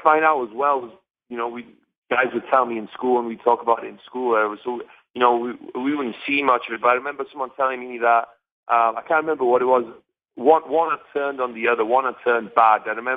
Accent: Wales, United Kingdom; in my area, because I'm from Wales and we speak Welsh, it was actually changed to a Welsh-speaking channel

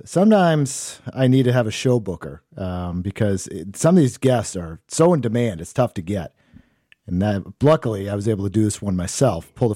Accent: Maine, United States; now in New Hampshire, United States; I live in New Hampshire. I am from Maine originally, but I live in New Hampshire

